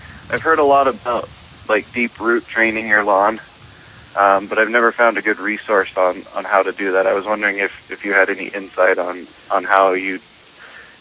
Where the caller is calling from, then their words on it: West Jordan, Utah, United States; West Jordan.